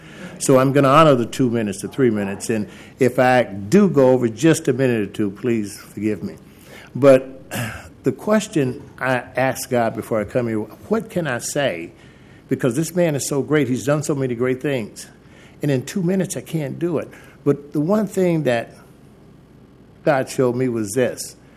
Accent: Gary, Indiana, United States; now in Portland, United States; I'm not originally from Portland. I come from Indiana, from City Gary, Indiana.

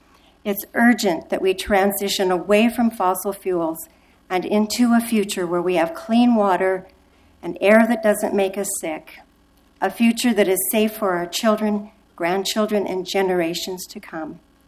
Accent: Portland, Oregon, United States; now in Vancouver, United States; I'm a retired RN and one of your neighbors from Vancouver. I was born and raised in Portland and graduated from the Good Samaritan Hospital School of Nursing.

